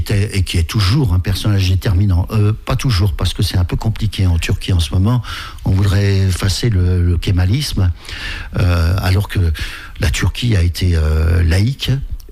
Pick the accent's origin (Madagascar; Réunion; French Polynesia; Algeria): Madagascar; born there; Mais vous savez, déjà, je suis né à Madagascar.